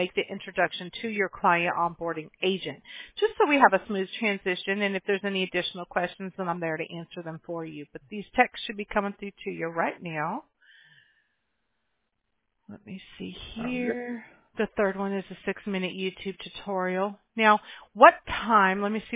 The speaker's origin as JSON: {"language": "English", "town": "Mobile", "region": "Alabama", "country": "United States", "tie": "born there", "said": "No, I was born in Mobile, Alabama."}